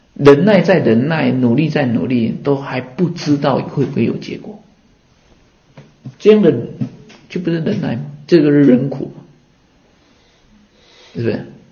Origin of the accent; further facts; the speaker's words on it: Taiwan; 我们台湾话不是这个妈妈在照顾孩子的秀命命